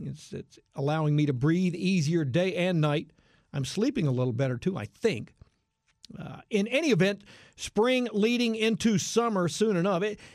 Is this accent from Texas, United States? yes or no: yes; Houston, Texas, United States; also born or lived in Metairie, Louisiana; For heaven's sakes, I was born and raised in the South, right here in Houston. I spent 4 years as a little guy from the time I was about 10 and a half to 13 and a half or 14, somewhere in there, over in New Orleans, in Metairie, actually.